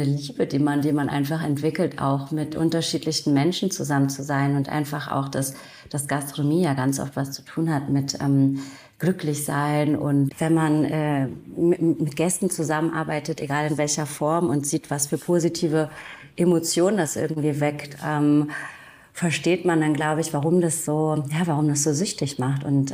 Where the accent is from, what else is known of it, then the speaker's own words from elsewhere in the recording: Hamburg, Germany; Ich komme genau ursprünglich aus Hamburg, bin dort geboren und auch aufgewachsen. Meine andere Hälfte quasi ist französisch.